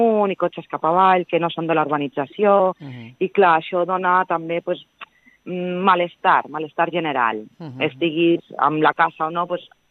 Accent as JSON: {"language": "Catalan", "town": "Calella", "region": "Catalonia", "country": "Spain", "said": "som un barri més, som gent de Calella, doncs que hi treballem a Calella, que hi vivim, que fem vida a Calella"}